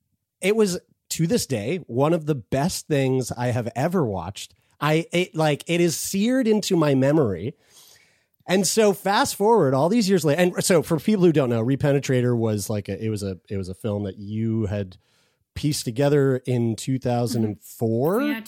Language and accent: English; Nova Scotia, Canada; Small town in Nova Scotia, Canada